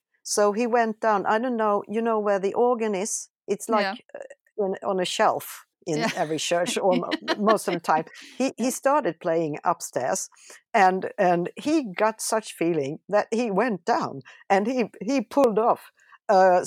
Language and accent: English; Sweden; English is a second language; Every time that I come home to Sweden from Mallorca, I get some kind of eczema on my two of my left-hand fingers.